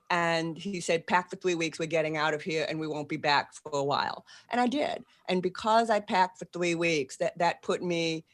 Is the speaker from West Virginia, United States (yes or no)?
no; Boston, Massachusetts, United States; now in New Orleans, United States; I am. That's where I can park the car in the yard.